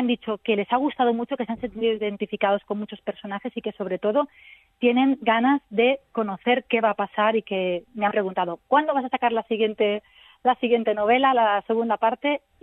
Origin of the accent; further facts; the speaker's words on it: Alicante, Valencian Community, Spain; born there; Alicante es un protagonista indiscutible, es una ciudad que yo he nacido aquí, yo soy alicantina, yo amo mi ciudad